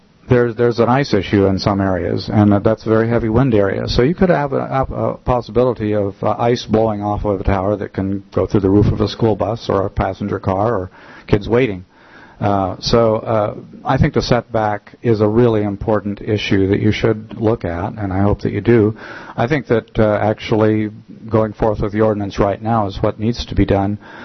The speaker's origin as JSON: {"language": "English", "town": "Lazy Mountain", "region": "Alaska", "country": "United States", "said": "I'm from Lazy Mountain."}